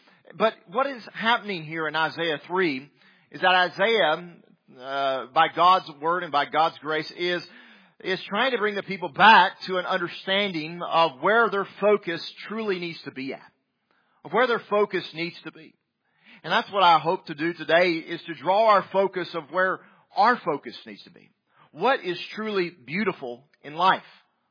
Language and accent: English; the South, United States; accent: southern; I know my southern accent doth betray me.